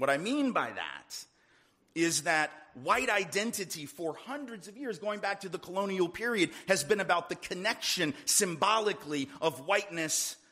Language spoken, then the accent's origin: English; the South, United States; And I know a little something about nostalgia because, like I said, I'm from the South, and we do that with grits.